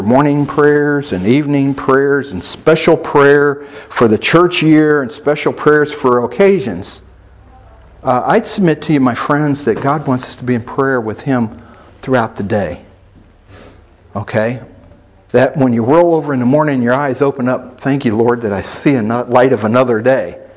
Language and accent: English; Oklahoma, United States; I'm from Oklahoma, so persimmon trees are just bitter and nasty and ucky, right?